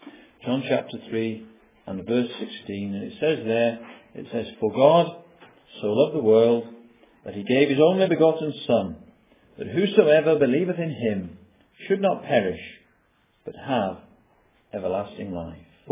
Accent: North West England, United Kingdom; as you can gather from my accent, I wasn't brought up in these parts. I was brought up in a village in Lancashire, near to a town called Chorley, between Chorley and Preston, a small village.

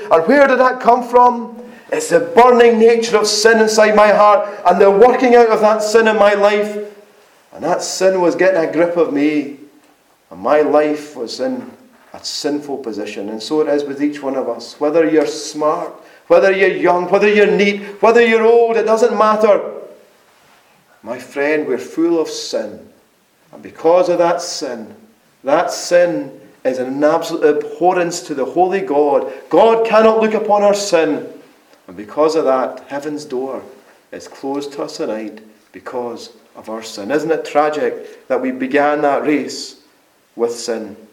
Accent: Dundee, Scotland, United Kingdom; born there; I was born in Dundee. I had no control over that.

